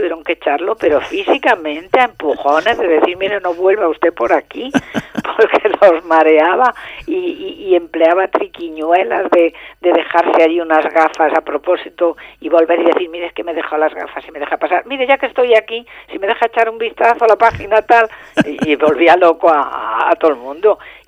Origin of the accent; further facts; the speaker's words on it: Andalusia, Spain; Y fíjate que yo soy andaluza